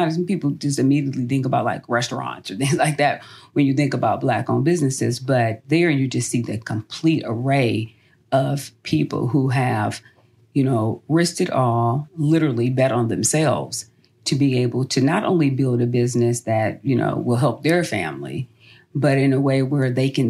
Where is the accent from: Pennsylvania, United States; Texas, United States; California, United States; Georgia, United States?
California, United States; Los Angeles; And then like you guys know, like I said, I'm born and raised in Los Angeles. I love it, but he sent me to Atlanta to do this.